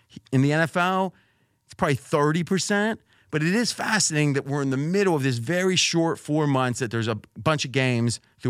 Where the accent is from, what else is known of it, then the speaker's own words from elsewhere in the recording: Pittsburgh, Pennsylvania, United States; And back where I grew up in Pittsburgh, I think people hate the Cowboys more than they hate the Ravens.